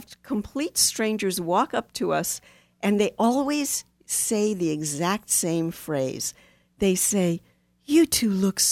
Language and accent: English; Washington, D.C. area, United States; I'm a local girl. I don't know enough about, you know, I grew up outside of Washington, D.C., so my brother still loves the Redskins.